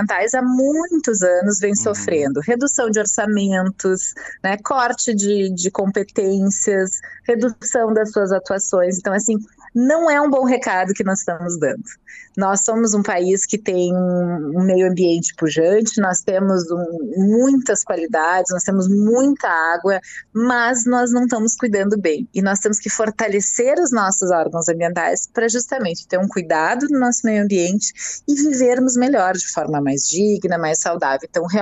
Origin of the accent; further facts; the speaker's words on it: Porto Alegre, Rio Grande do Sul, Brazil; Sou daqui de Porto Alegre.